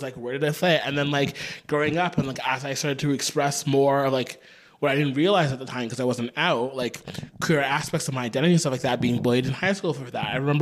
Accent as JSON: {"language": "English", "town": "Thunder Bay", "region": "Ontario", "country": "Canada", "tie": "born or raised there", "said": "being a queer person and growing up in Thunder Bay is can be a very scary experience sometimes."}